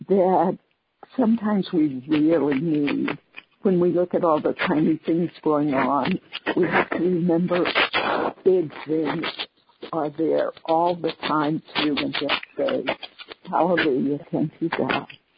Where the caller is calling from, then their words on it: Florida, United States; I'm from Florida.